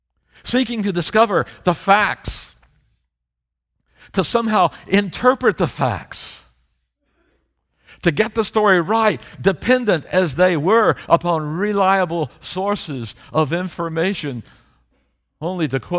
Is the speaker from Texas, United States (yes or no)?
yes; Texas, United States; And being a Texan, I can hardly believe that they allowed a little city, a little town, to grow up around essentially a bomb factory.